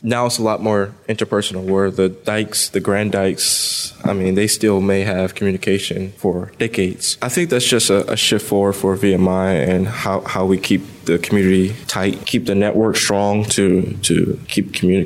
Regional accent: Detroit, Michigan, United States; I'm from Southwest Detroit, Michigan.

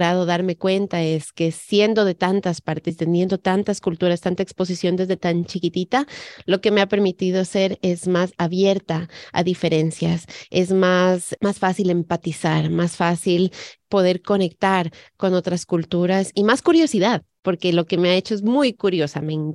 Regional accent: Ecuador; Yo soy hija de madre colombiana, de padre americano, mi padre también es judío. Yo crecí en Ecuador, pero a mí me enseñaron desde pequeña a valorar todo lo que era Colombia

